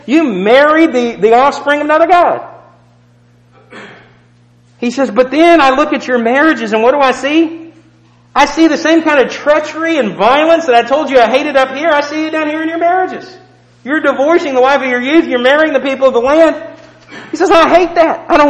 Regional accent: Houston, Texas, United States; I grew up in Houston, Texas. The one thing that Houston is known for, well, there's three things.

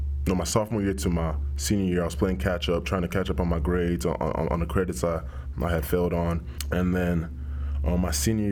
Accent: Nigeria; Oh yeah, most definitely. My grandparents, I still go there. I was there 2 years ago, Christmas time. My grandparents are still there. My uncles are still there. My parents are actually still there right now. So yeah, I remember everything. It was awesome growing up t

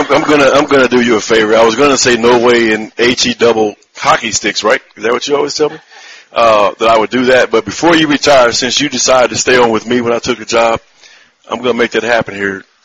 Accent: Midwest, United States; I grew up in the Midwest. I hate cold weather, and I want to move south at some point.

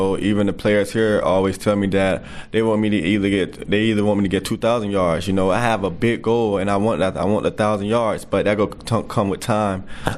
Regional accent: Tampa, Florida, United States; But though I'm from Tampa Bay and I'm not a Bucks fan, people are like, what?

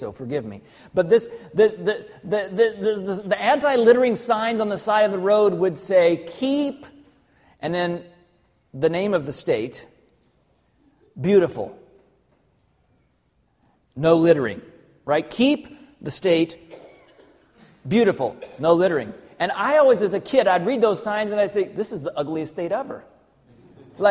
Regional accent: Arkansas, United States; also born or lived in Southern California; And even though I was born in Southern California, most of my life, I lived in Arkansas. And I thought Arkansas was just the prettiest place ever

